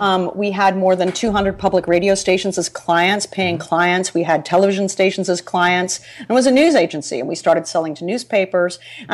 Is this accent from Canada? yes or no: yes; Canada; being Canadian and all